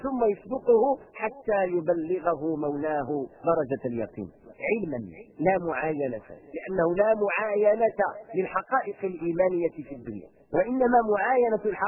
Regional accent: Morocco; احنا عندنا في المغرب لأنه قضية جغرافية

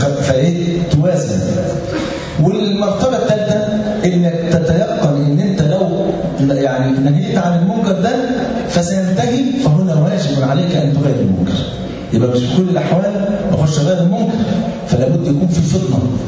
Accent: Egypt; وكان عندنا في مصر والتولية بشرب الشيشة

